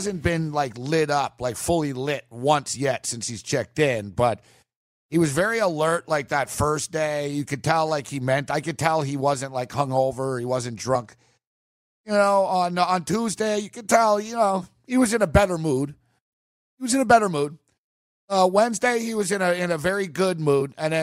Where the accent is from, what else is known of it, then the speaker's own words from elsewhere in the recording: Canada; I'm Canadian.